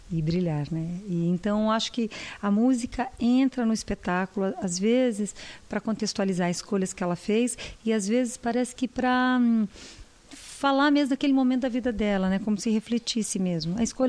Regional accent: South Region, Brazil; now in São Paulo, Brazil; Eu sou do Sul, esse ano eu estou completando 20 anos em São Paulo.

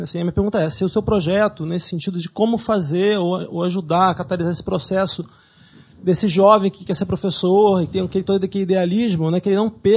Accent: Rio de Janeiro, Brazil; now in São Paulo, Brazil; E eu sou carioca, eu cresci no Rio

